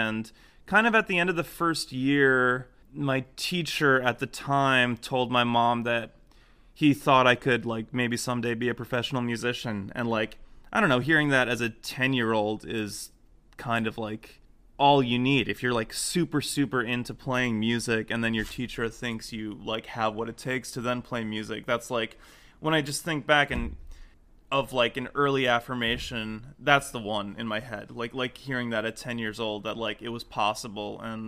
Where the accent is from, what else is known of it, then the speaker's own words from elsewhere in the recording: New York, United States; I grew up in Westchester, New York.